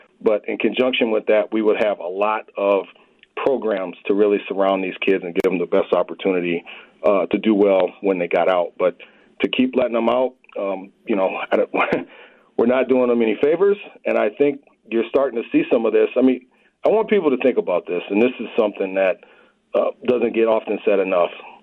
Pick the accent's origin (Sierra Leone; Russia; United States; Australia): United States; Minneapolis, Minnesota; I mean, I grew up in Minneapolis, over in North Minneapolis. My family still lives over there.